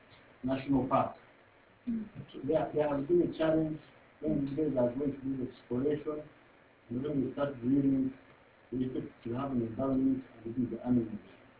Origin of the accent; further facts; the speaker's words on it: Uganda; I'm a person from Uganda.